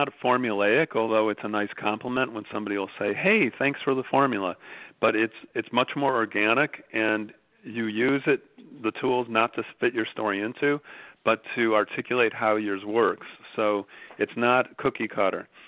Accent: Chicago, Illinois, United States; I'm from Chicago, knew my precinct captain growing up, and, you know, happy to be living in a blue state

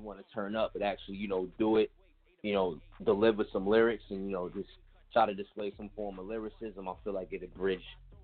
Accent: Bronx, New York, United States; now in Tampa, United States; I'm originally from the Bronx, New York. And I, you know, of course, like you said, I live out here in Tampa now

